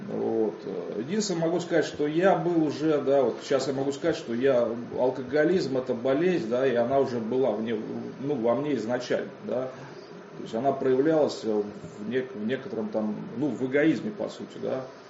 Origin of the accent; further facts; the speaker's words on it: Saint Petersburg, Russia; born there; Родился я в Ленинграде в 82-м году. В таком спальном районе, скажем так, Сосновая Поляна.